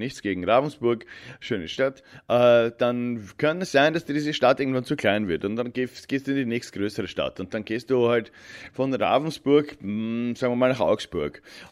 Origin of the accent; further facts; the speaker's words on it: Vienna, Austria; now in Germany; und ich komme halt aus Wien.